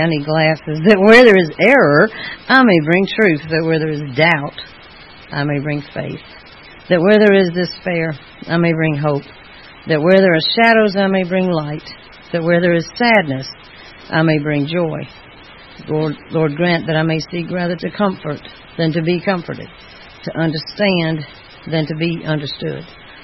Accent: Atlanta, Georgia, United States; So I grew up in Atlanta, and my daddy ran the motor pool at Fort Mac.

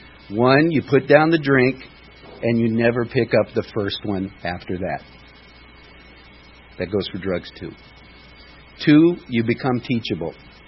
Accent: Denver, Colorado, United States; born there; I was born in Denver, Colorado on Easter Sunday a long time ago.

